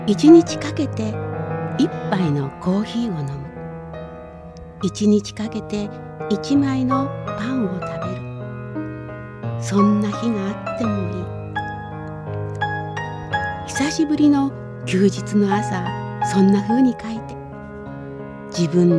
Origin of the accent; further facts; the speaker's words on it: Nagano, Japan; now in Tokyo, Japan; 私が長野から上京して初めて見た思い出のミュージカルです